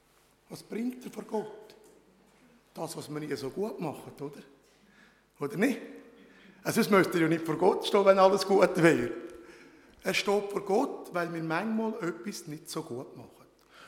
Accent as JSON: {"language": "German", "town": "Wil", "region": "St. Gallen", "country": "Switzerland", "tie": "born or raised there", "said": "Ich komme in meine Heimatgemeinde, wo ich als Adventist groß geworden bin, ist die Gemeinde in Wiel, St. Gallen, das ist im Kanton St. Gallen."}